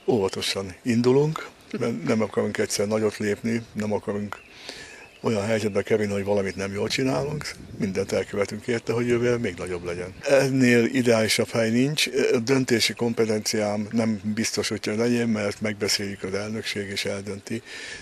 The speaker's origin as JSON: {"language": "Hungarian", "town": "Győr", "region": "Győr-Moson-Sopron", "country": "Hungary", "said": "Én Győri vagyok. Tegnap előtt volt egy hatalmas nagy rendezvény Győrben"}